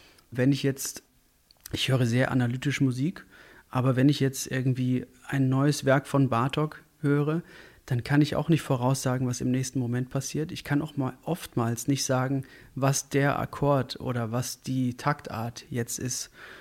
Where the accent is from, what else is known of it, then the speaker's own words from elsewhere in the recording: Hagen, North Rhine-Westphalia, Germany; Nachdem ich eine Weile in Hagen, wo ich herkomme, Klavierunterricht gehabt habe